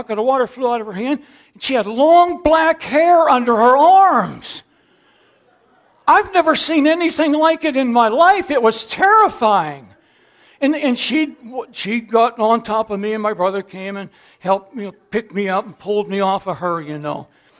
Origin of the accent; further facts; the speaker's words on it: Pittsburgh, Pennsylvania, United States; I grew up in South Pittsburgh, and I remember the first fight, and I was probably six years old.